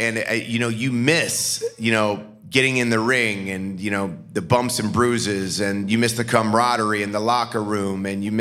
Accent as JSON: {"language": "English", "town": "Parma", "region": "Ohio", "country": "United States", "tie": "born or raised there", "said": "Like, I was a kid growing up in Parma, Ohio, like, was not huge."}